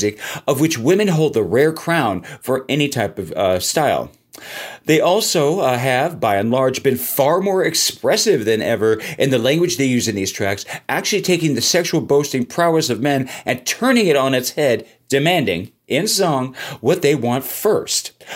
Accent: California, United States; We are both originally from California

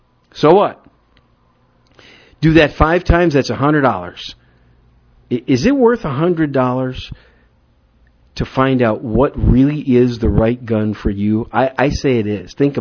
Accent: Wisconsin, United States; also born or lived in New York City; I'm a Yankee from Wisconsin that, you know, well, I was born in New York City, raised in Wisconsin.

